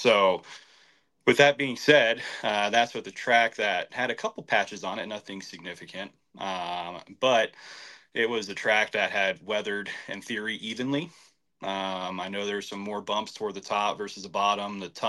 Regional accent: Iowa, United States; especially growing up in Iowa and being able to go back to the hometown and do some racing.

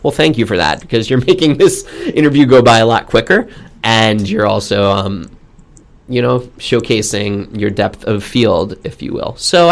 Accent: Long Island, New York, United States; now in Los Angeles, United States; And I grew up on Long Island on the East Coast, completely opposite coast to where I live now in Los Angeles, 3,000 miles away.

